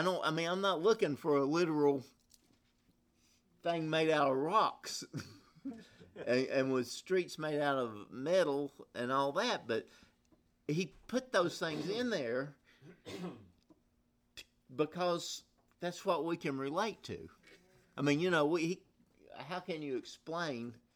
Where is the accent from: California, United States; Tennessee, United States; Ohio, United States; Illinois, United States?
Tennessee, United States; I'm from East Tennessee, a little town of about 50,000.